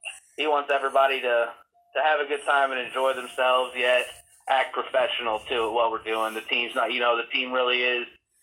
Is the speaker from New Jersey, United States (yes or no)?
no; Farmer City, Illinois, United States; I'm from Farmer City, Champaign, Illinois area. That's where the University of Illinois is.